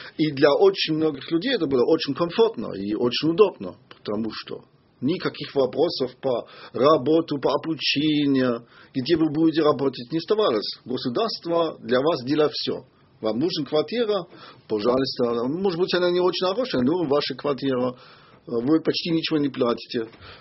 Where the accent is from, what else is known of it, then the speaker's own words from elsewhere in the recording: East Germany, Germany; у нас нет в ГДР бы такой привязанности в партию